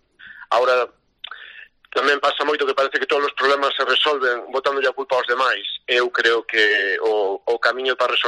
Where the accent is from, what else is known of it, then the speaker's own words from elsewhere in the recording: Porto do Son, Galicia, Spain; eu a verdade é que son dunha pequena parroquia de Porto do Son, de Queiruga, vivín sempre no medio de mariñeiros, meus bisavós eran mariñeiros, meus avós, meu pai